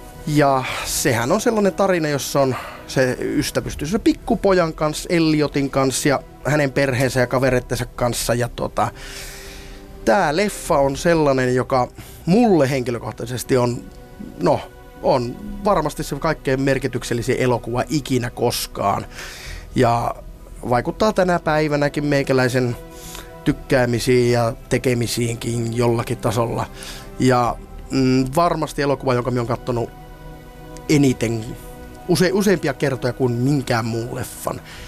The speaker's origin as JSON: {"language": "Finnish", "town": "Rovaniemi", "region": "Lapland", "country": "Finland", "said": "Me ollaan vanhoja kavereita tuolta pohjoisesta, kun tai hyhä ovat etelästä, kun minä olen Rovaniemeltä, he ovat iistä alun perin."}